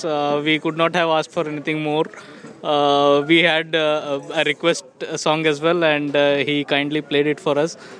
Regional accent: India; English is a second language; now in Milton Keynes, United Kingdom; I am from India, but I live and work here in Milton Keynes.

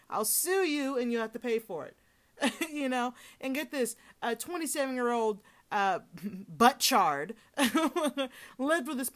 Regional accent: Georgia, United States; This one happened in my home state of Georgia.

